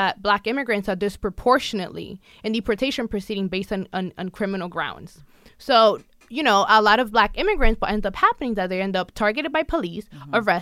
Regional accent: New York City, New York, United States; And growing up in the Bronx in a very, very, very monitored community and over-police community, I actually was stopped before.

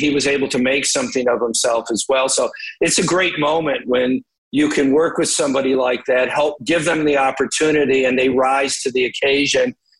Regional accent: Detroit, Michigan, United States; growing up in Detroit, as you well understand

